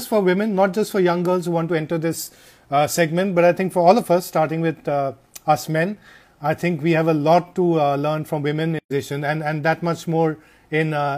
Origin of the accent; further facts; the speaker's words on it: West Bengal, India; There's been a terrible cyclone in my home state, West Bengal, and our neighboring state, Orisha